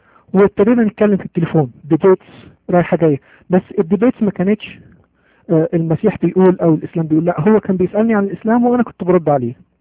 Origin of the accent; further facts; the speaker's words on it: Egypt; accent: Egyptian; عارفين احنا المسار ولينا اكسنت تقيلة شوية، عرفوا ان الاكسنت بتاعتي اني مصري، مش بس عربي، لا مصري. ولو اني يسمحوا يسامحوني ما بحبش اقول عربي خالص، انا مصري.